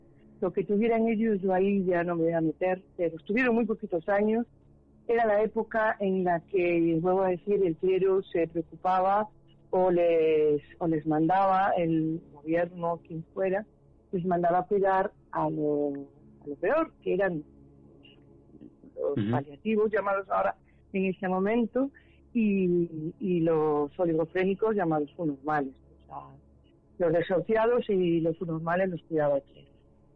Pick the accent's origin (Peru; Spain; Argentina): Spain; Galicia; aunque yo soy de Galicia, mi segunda patria es Guadarrama.